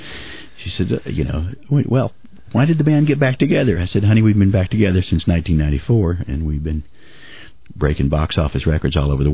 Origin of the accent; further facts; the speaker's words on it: Linden, Texas, United States; No, I grew up in Linden, which is 13 miles from Atlanta. They're both in the same county.